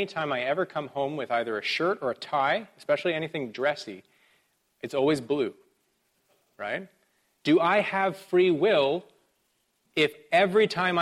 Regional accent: Canada; I'm a Canadian. I do Canadian things. I say Z, not Z.

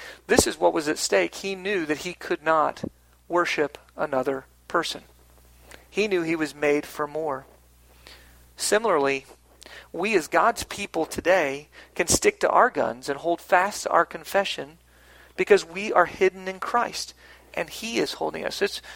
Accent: Florida, United States; I grew up in Hurricane Alley in South Florida, we lived in the middle of the state, and whenever a hurricane came, we left the coast

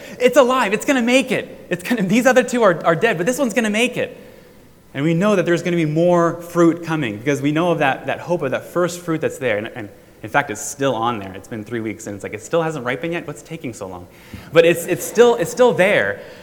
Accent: Crestview, Florida, United States; This is my hometown. You guys realize that, right? Some of you who are maybe new to Crestview don't realize I grew up here. The first 18 years of my life were here.

